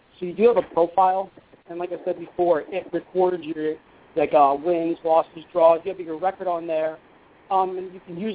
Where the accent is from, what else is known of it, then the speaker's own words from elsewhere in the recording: New Jersey, United States; I'm from New Jersey.